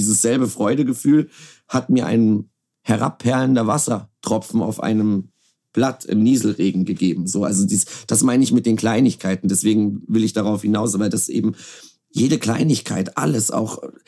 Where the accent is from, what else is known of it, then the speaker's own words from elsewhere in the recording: Berlin, Germany; ich würde zum Beispiel auch nicht sagen, ich bin ein Bayer, weil ich bin ja ursprünglich aus Berlin und ich wurde von der Berliner Mutter erzogen. Deswegen, ich rede ja jetzt auch nicht bayerisch mit dir im Interview.